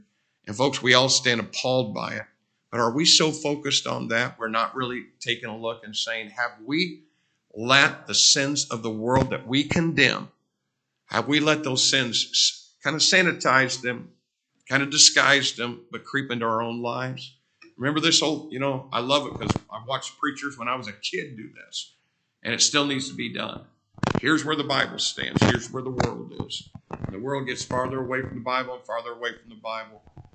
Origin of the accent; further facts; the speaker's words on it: Greencastle, Indiana, United States; born there; I was born in Greencastle, Indiana. I could have been born in Africa.